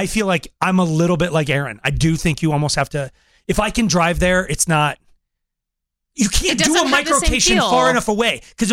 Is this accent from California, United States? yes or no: no; Colorado, United States; Because I grew up in Colorado. I know Vail, Aspen.